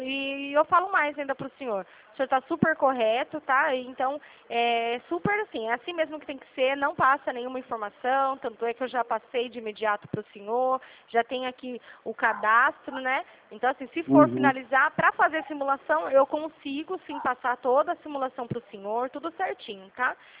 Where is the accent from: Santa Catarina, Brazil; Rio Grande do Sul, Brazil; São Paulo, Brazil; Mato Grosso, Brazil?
São Paulo, Brazil; Sou de São Paulo.